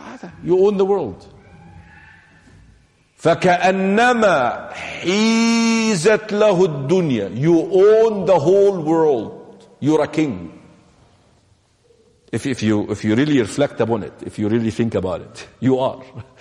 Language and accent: English; Mecca, Makkah Province, Saudi Arabia; Except when they find out that you're from Quraysh. I'm from Mecca.